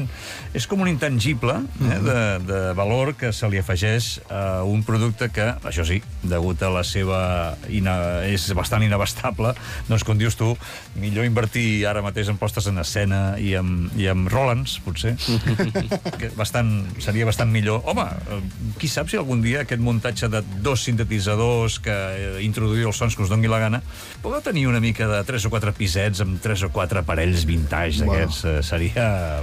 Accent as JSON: {"language": "Catalan", "town": "Moja", "region": "Catalonia", "country": "Spain", "said": "no, que jo soc de Moja"}